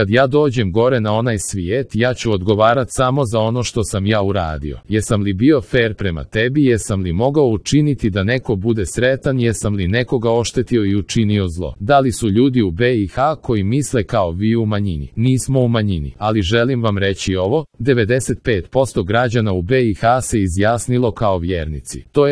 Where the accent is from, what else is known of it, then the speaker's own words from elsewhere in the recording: Croatia; Sad bi trebalo da ja kao Hrvat najbolje svoje što imam, svoju kulturu, uložim u našu zajednicu